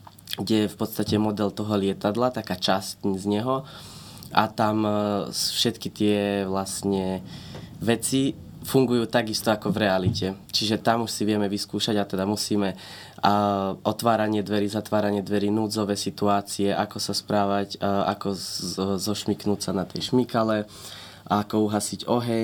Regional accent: Bratislava, Bratislava Region, Slovakia; sme Slováci, sme z Bratislavy, my momentálne lietame z Viedne, ale napríklad keby sme sa rozhodli, ja som bol napríklad približne rok som bol v Miláne

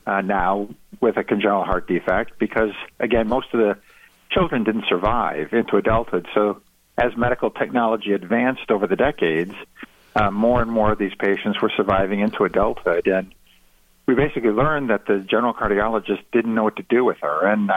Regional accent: New York, United States; Well, Lori and I grew up in Western New York, and we actually met at a hockey game.

